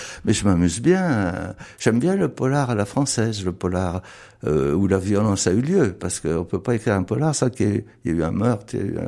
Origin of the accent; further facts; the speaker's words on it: Moulins, Auvergne-Rhône-Alpes, France; On n'avait pas du tout le sentiment d'habiter en Auvergne, à Moulins ou à Varennes sur Allier.